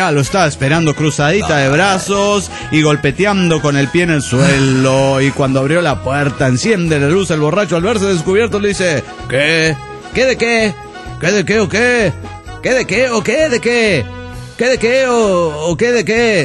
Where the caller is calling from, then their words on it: Saint Cloud, Minnesota, United States; de Saint Cloud, Minnesota.